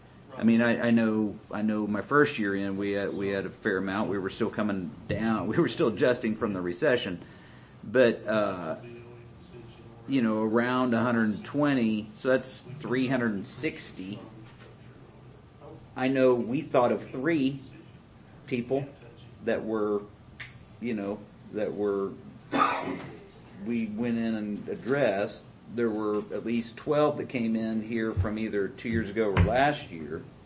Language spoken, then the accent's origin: English; Taneyville, Missouri, United States; I mean, I live in Taney, or I grew up in Taneyville, and I can go back out there. Some things haven't changed in 40 years.